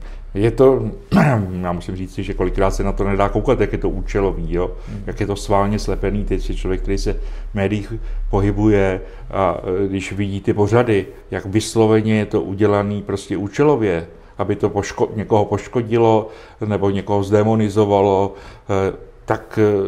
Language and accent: Czech; Dobříš, Central Bohemian Region, Czechia; also born or lived in Příbram; now in Prague, Czechia; No, od Dobříše, ale narodil jsem se na Příbrami, ale jo, z Dobříška.